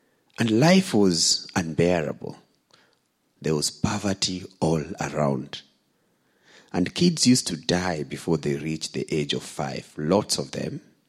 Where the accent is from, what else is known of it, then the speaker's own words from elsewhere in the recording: Kibera, Nairobi, Kenya; born there; So 38 years ago, I was born in Kibera